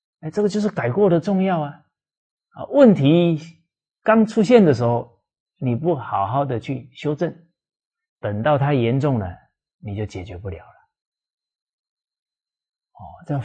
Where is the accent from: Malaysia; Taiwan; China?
China; Fujian; 像我是这个闽南，福建人啊，闽南人啊，我们闽南话里面方方面面的教导可多了